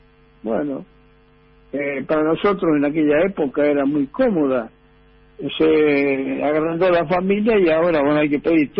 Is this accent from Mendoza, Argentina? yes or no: no; La Rioja, Argentina; Yo soy así, un riojano fanático.